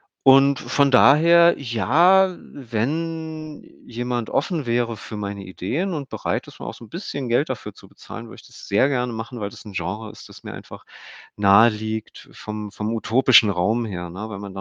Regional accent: Kiel, Schleswig-Holstein, Germany; born there; Aber ich bin in Kiel geboren, ich bin da viel zu selten, obwohl ich da noch Familie in der Gegend habe

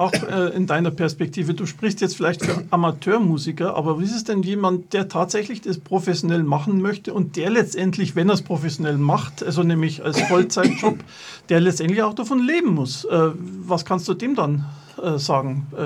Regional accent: Bavaria, Germany; In den 80er Jahren war zwar aus dem Chiemgau, aber natürlich immer, was abgesagt war in München, habe ich versucht mitzunehmen

